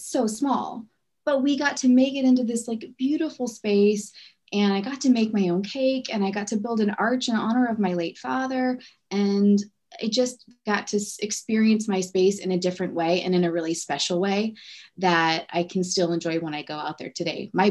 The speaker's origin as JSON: {"language": "English", "country": "United States", "said": "So he's Dutch. I'm American."}